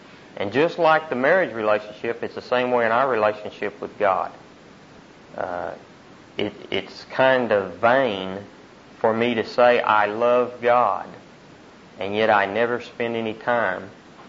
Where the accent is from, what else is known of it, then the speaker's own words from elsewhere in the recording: Frederick, Oklahoma, United States; He's from my hometown, Frederick, Oklahoma.